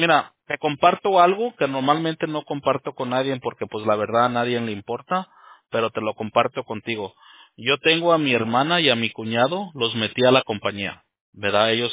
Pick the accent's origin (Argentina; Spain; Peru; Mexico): Mexico; now in United States